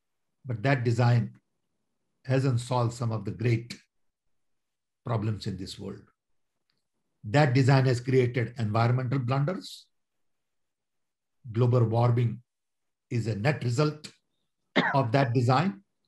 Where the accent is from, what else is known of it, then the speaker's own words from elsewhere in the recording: India; now in United States; You know, I'm 80 years old. I was born and raised in 1942 in British Raj.